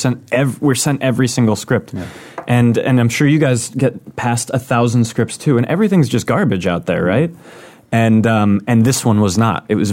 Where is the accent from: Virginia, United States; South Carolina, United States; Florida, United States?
Florida, United States; Well, I'm from Florida, too.